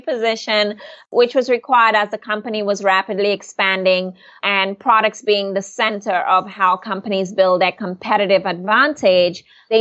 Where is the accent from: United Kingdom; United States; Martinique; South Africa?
Martinique; first language French; English is a second language; French island of Martinique, which is a department of France. And we lived there for about 5 years. So my first language is actually French. And later moved back to the island as a child